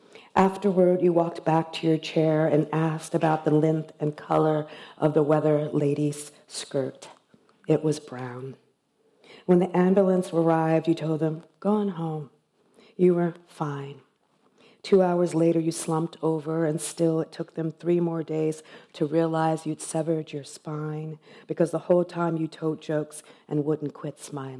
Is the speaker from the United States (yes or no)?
yes; Compton, California, United States; born there; And as Louise said, I was born in Compton, and I have a very strong fondness for this place as a site of refuge and a site of incredible imagination and creativity.